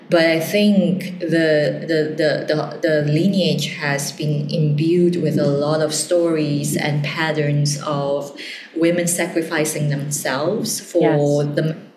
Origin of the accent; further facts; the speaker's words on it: Malaysia; I currently reside in Edinburgh in Scotland, but I'm spending a couple of weeks here back home with my parents and my family. And, you know, growing up in Malaysia from a Chinese background